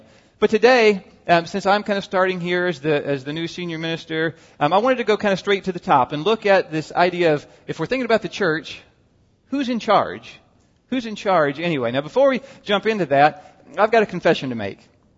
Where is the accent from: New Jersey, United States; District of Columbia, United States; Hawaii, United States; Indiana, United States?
Indiana, United States; Scottsburg; growing up in Scottsburg, just 30 miles north of Louisville, right there on I-65